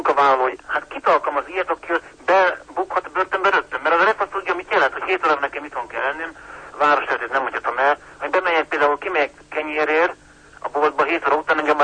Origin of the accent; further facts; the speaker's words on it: Miskolc, Borsod-Abaúj-Zemplén, Hungary; born there; haza kellett jönni, mert én miskolci születésű vagyok, igen.